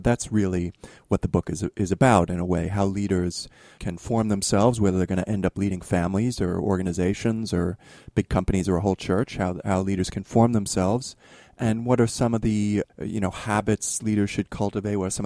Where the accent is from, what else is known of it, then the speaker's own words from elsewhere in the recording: New York City, New York, United States; The short version of my story is I grew up in New York in Queens, went to a Jesuit high school, joined the Jesuits right after